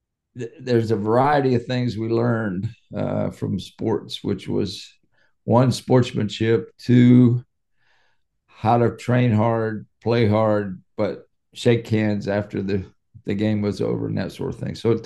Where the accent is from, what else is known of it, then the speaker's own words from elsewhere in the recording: Aliquippa, Pennsylvania, United States; Well, I grew up in a little steel town called Aliquippa, Pennsylvania. It's about 20 miles northwest of Pittsburgh.